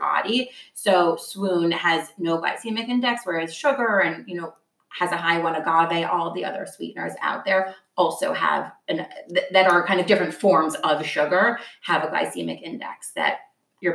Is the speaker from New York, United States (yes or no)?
yes; New York City, New York, United States; I grew up on the Upper East Side, which is so funny because now like I go